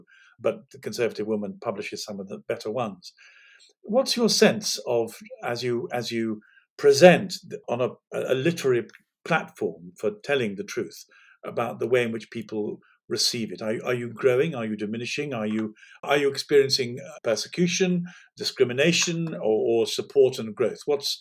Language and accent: English; England, United Kingdom; But we are English and this is our country and we shouldn't have to be described as fascists.